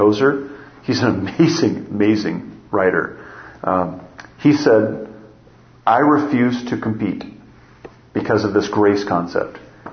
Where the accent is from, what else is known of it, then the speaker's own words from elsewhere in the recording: Montana, United States; I'm from Montana and people call me redneck.